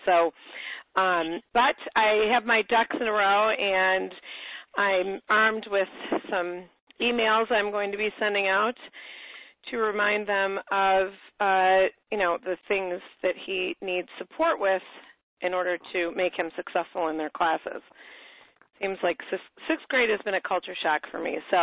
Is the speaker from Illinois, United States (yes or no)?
yes; Chicago, Illinois, United States; now in Naples, United States; I'm from Chicago, but I live in Naples, Florida.